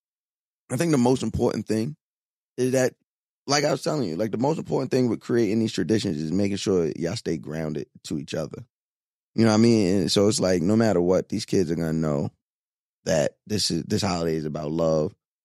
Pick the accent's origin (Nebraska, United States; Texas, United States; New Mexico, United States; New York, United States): New York, United States; Growing up on Long Island, when them white kids talk about, oh, we got to go to Matt